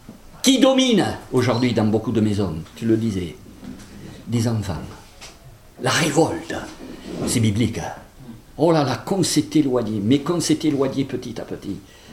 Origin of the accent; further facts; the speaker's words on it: Toulouse, Occitanie, France; born there; Je suis né à Toulouse, il faut que je parle de Toulouse.